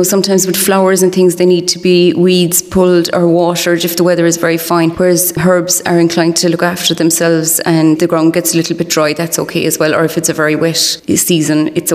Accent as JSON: {"language": "English", "town": "Cullen", "region": "Munster", "country": "Ireland", "said": "So I'm from Cullen, and the name of our church is the Church of the Nativity of the Blessed Virgin Mary."}